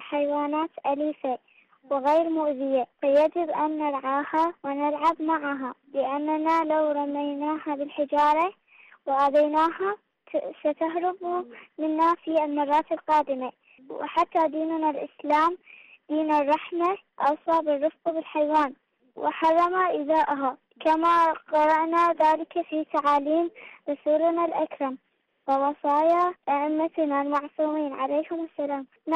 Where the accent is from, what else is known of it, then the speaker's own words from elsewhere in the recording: Iraq; من العراق.